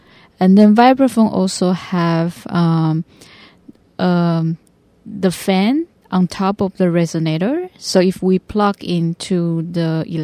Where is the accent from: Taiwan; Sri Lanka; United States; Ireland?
Taiwan; Miaoli, Miaoli County; So my hometown is in Miaoli.